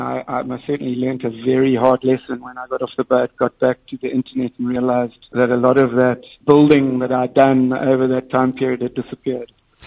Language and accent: English; Cape Town, Western Cape, South Africa; moved away as an adult; also born or lived in London; I actually grew up spending most of my time in the ocean, so I grew up in Cape Town. I'm a real water boy.